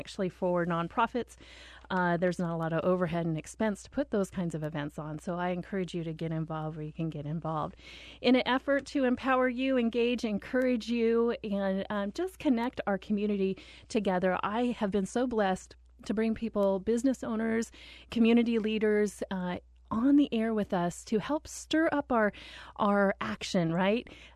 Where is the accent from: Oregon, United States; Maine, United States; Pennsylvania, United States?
Oregon, United States; I've got web feet. I'm from Oregon.